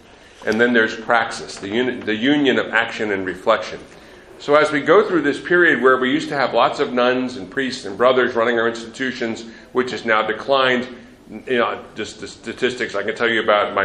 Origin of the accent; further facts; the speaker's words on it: Baltimore, Maryland, United States; So I grew up in Baltimore, Maryland. I was a city kid.